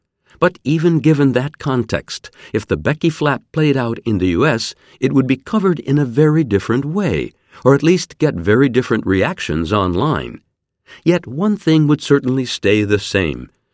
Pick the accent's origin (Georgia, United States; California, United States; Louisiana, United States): California, United States; Los Angeles; I'm from Los Angeles, where celebrity gossip is always in demand, and every week a new story takes the spotlight.